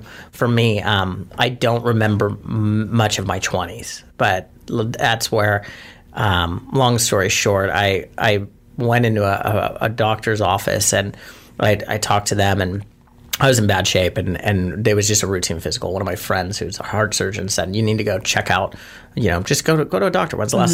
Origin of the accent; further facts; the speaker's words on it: Ireland; So when I was 30 years old, it was St. Patrick's Day. I'm Irish.